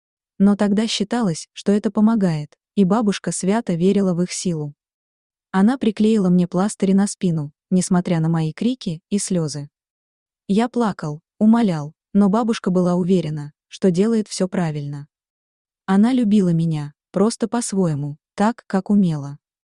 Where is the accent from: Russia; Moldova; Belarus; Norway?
Moldova; Chișinău; Я родился в Кишиневе в 1956 году в семье простых, трудолюбивых учителей.